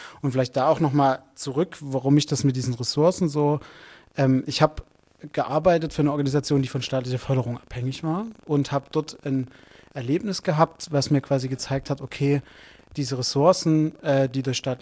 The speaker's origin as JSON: {"language": "German", "town": "Dresden", "region": "Saxony", "country": "Germany", "said": "Ich bin aus Dresden, habe dort lange Zeit in der politischen Bildung gearbeitet"}